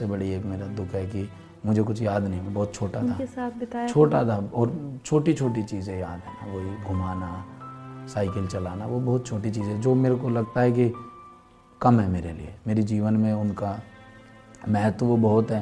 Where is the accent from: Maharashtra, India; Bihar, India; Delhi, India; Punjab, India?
Delhi, India; also born or lived in Bulandshahr; फिर बुलंदशहर के बाद दिल्ली में मेरी हुआ स्कूलिंग, मैंने दिल्ली से की, कॉलेज मैंने दिल्ली से किया, ग्रेजुएशन वकालत मैंने गाजियाबाद से करी, ग्रेटर नोएडा से मेरी दादी थी।